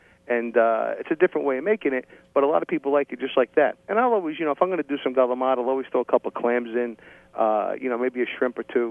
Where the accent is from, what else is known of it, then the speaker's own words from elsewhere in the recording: New Jersey, United States; Well, you know, I'm from Jersey, okay?